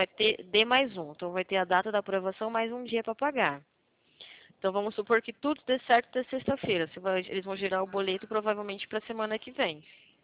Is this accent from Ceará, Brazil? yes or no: no; São Paulo, Brazil; Não, eu sou de São Paulo.